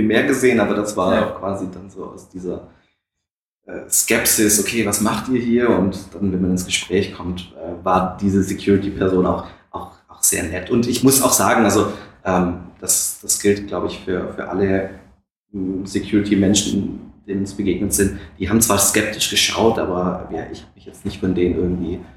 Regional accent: Berlin, Germany; wir kommen aus Berlin

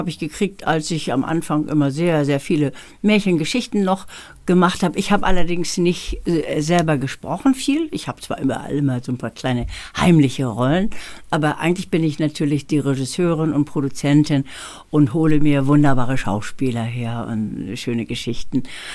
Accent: Lübeck, Schleswig-Holstein, Germany; also born or lived in Thalbürgel; Und mich dann direkt nach Lübeck mit meiner Mama. Ich wurde geboren in Thalbürgel bei Jena.

